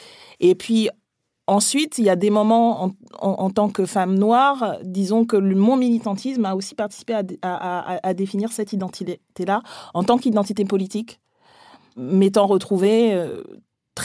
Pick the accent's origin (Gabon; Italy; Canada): Gabon; Libreville, Estuaire; also born or lived in Montpellier, France; now in Paris, France; je suis une femme noire. Une femme noire née en Afrique, au Gabon. Donc, une Africaine de Montpellier, puisque j'ai grandi à Montpellier. Et parisienne depuis peu